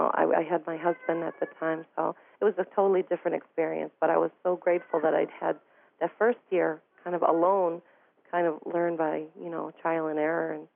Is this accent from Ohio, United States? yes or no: no; Syracuse, New York, United States; now in Chicago, United States; I'm originally from Syracuse, New York, currently living in Chicago.